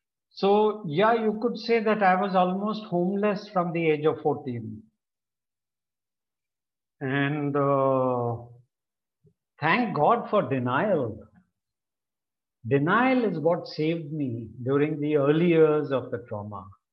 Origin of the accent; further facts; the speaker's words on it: New Delhi, Delhi, India; and I'm from New Delhi, India.